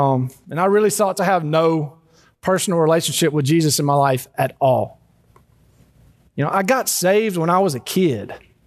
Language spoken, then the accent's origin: English; Rabel, Louisiana, United States; So to give y'all a little background, I grew up in Rabel, Louisiana, just a skip and a hop that way.